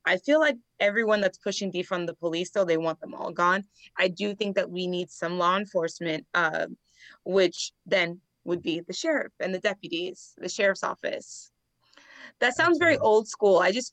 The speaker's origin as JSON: {"language": "English", "town": "Miami", "region": "Florida", "country": "United States", "tie": "born or raised there", "also_born_or_lived": "Los Angeles", "said": "Like I said, I born and raised in Miami, but I lived in LA, both very expensive places to live."}